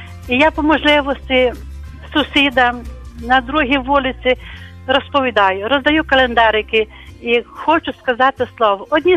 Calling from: Chernivtsi Oblast, Ukraine; я з Буковини.

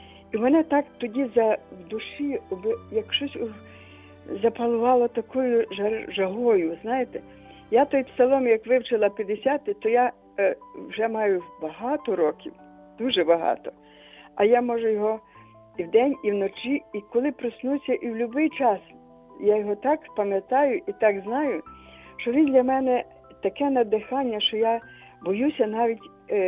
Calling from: Lviv, Lviv Oblast, Ukraine; Я з Львова.

